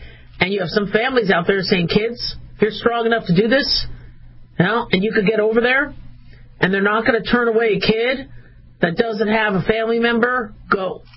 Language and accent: English; United States; I mean, I'm an American. I love this country.